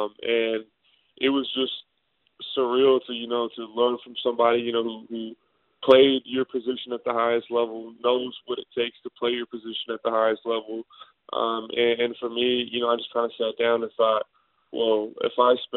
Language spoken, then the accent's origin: English; Richmond, Virginia, United States; growing up in Richmond and being around a lot of, you know, different types of people, different races, religions.